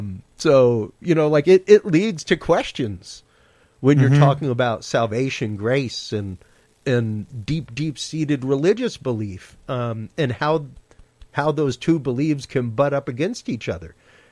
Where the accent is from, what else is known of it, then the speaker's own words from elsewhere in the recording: Houston, Texas, United States; I'm from Houston, Texas.